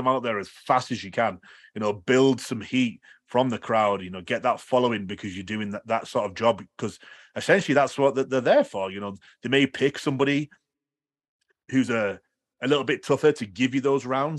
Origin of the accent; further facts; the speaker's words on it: North East England, United Kingdom; he's a Northeast fighter and I'm from the Northeast of England.